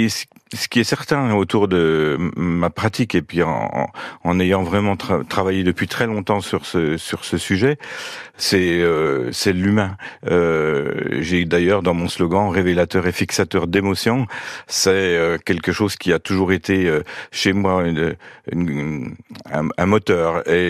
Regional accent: Corre, Bourgogne-Franche-Comté, France; je suis de Corps, entre Jussé, originaire de Corps, entre Jussé et Vauvillers.

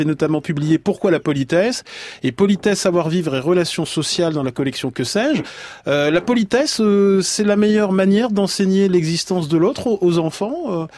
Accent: England, United Kingdom; accent: English; French is a second language; Arrêtez, Julia Foch, de vous moquer de mon accent anglais.

